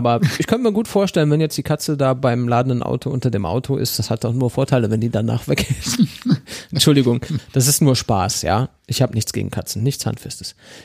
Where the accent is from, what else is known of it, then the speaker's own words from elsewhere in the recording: North Rhine-Westphalia, Germany; Bei uns im Pott, da sagt man dazu.